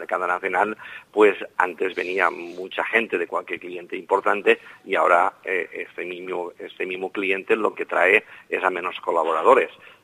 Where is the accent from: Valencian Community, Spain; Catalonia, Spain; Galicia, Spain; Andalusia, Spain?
Valencian Community, Spain; Castellón; Y ellos todos somos de Castellón.